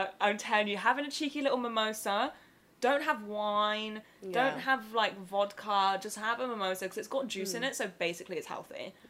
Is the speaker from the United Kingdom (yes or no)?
yes; United Kingdom; I thought me being British would be more of a conversation starter.